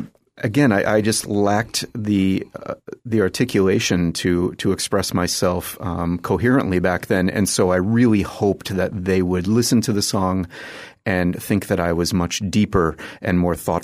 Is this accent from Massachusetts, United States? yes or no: yes; Massachusetts, United States; I grew up in Massachusetts, just outside of Boston. And that's where my dad's from. My mom's from Brooklyn originally.